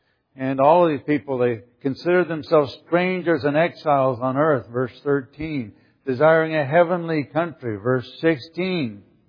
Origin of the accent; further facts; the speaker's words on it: Kansas, United States; I'm from Kansas. There's tornadoes out there.